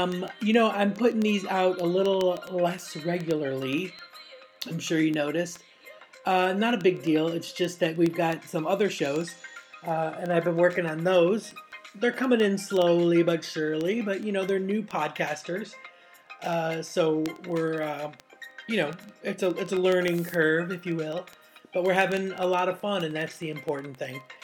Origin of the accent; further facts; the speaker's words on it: United States; now in London, United Kingdom; I am an American lesbian living in London.